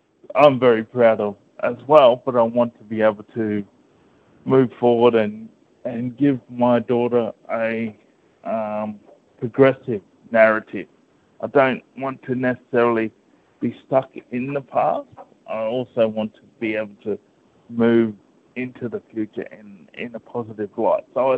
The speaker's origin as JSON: {"language": "English", "town": "Mackay", "region": "Queensland", "country": "Australia", "tie": "born or raised there", "also_born_or_lived": "Brisbane", "said": "as a young Indigenous man, I've only really experienced Queensland. So I was born in Brisbane and I was in a young dance troupe growing up in Serena, up in North Mackay"}